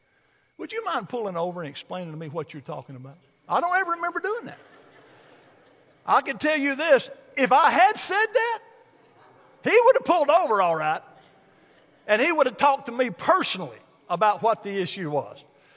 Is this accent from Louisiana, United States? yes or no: no; Bald Knob, Arkansas, United States; he and my mother and my family and we grew up in Arkansas. So during the holidays, we would drive from Ball Knob, Arkansas, that big metropolis, to Evergreen, Alabama